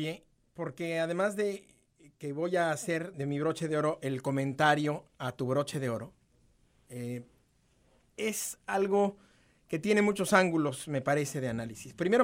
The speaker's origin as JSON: {"language": "Spanish", "country": "Mexico"}